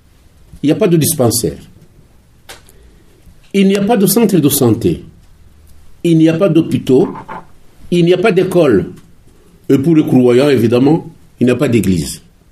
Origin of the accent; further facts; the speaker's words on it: Rwanda; Moi, je suis Rwandais et je pense Rwandais, franchement.